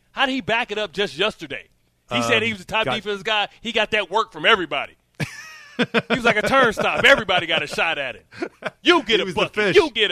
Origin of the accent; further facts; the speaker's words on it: Michigan, United States; And we're from Michigan together, man.